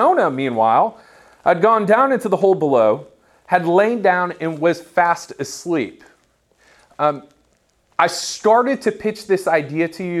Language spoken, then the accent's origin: English; Chicago, Illinois, United States; I'm from Chicago, so I made pizza as God intended.